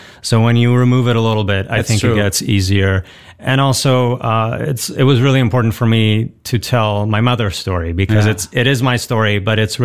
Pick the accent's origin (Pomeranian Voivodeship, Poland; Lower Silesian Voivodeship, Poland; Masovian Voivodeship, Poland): Lower Silesian Voivodeship, Poland; Wrocław; I started in Poland in my hometown, Wrocław, first.